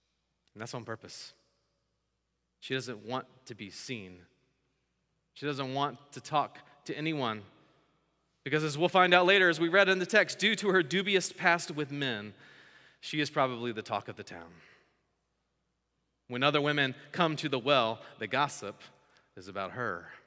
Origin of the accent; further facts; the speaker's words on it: Florence, South Carolina, United States; This is my home state. I'm from Florence, South Carolina. Any Florence people in here?